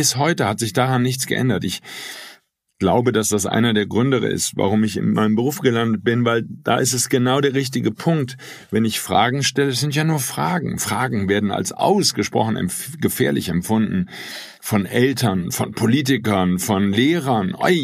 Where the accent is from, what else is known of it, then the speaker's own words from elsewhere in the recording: Wuppertal, North Rhine-Westphalia, Germany; Und das Neandertal war nicht so weit weg von meiner Heimat Wuppertal.